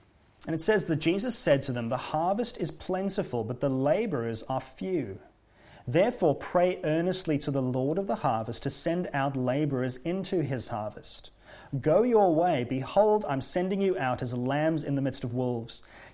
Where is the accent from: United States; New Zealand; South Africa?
South Africa; Well, I come from South Africa